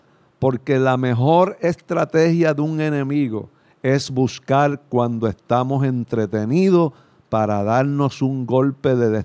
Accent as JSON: {"language": "Spanish", "country": "Puerto Rico", "said": "nos afecta a nosotros como puertorriqueños por nuestra relación con los Estados Unidos"}